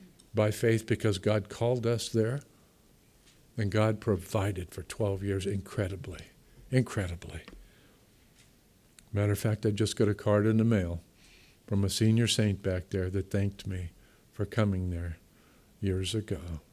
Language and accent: English; New England, United States; Number one, I'm from New England. Don't hold that against me. Can any good thing come out of New England? Had to come to California to get saved.